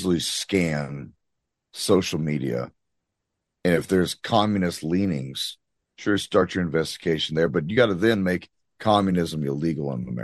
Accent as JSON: {"language": "English", "country": "United States", "said": "I would like to see that fixed because I'm an American and I live here."}